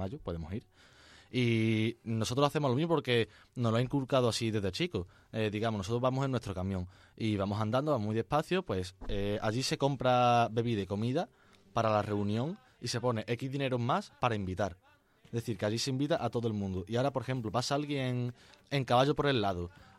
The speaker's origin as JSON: {"language": "Spanish", "town": "El Campillo", "country": "Spain", "tie": "born or raised there", "said": "y de verdad que no es porque sea mi pueblo y no es por fardar, que la romería del Campillo, mi pueblo"}